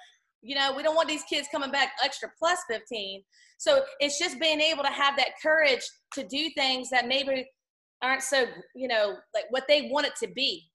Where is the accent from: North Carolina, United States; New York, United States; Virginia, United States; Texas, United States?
Virginia, United States; Boo Williams, who I played for, I'm from Virginia.